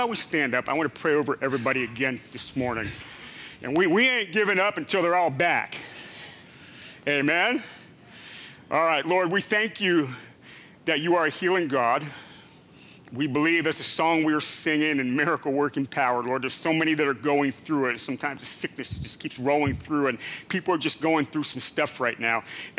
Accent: Pennsylvania, United States; If you don't know, I grew up in Pennsylvania, so I am an Eagles fan.

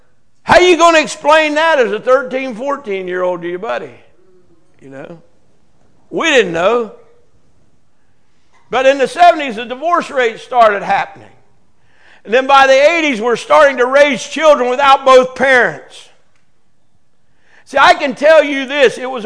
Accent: Marietta, United States; I remember growing up on Phillips Street in Marietta. I can't remember the exact address.

